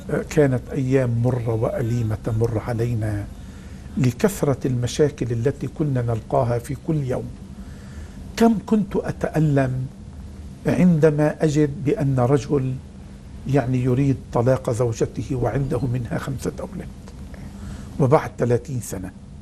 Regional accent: Lebanon; والأمر الثاني بلدي لبنان، يعني أعيش همه صباح مساء

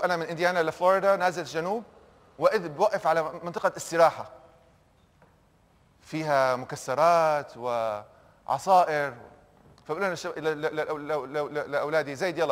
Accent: United States; أنا مواطن أمريكي، أنا أعيش في أمريكا، أنا عندي مسؤولية تجاه مدينتي، أعيش في مدينة فيشرز إنديانا. ما أحد منكم يمكن غالبا سمع فيها، مدينة صغيرة في ضواحي إنديانابوليس في إنديانا.

